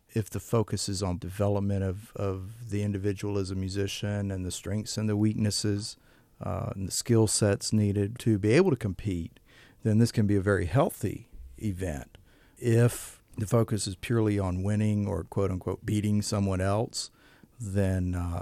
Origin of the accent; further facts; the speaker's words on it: Florida, United States; So growing up in Central and South Florida, you know, that the Afro-Cuban music was just part of my surroundings and development as a musician.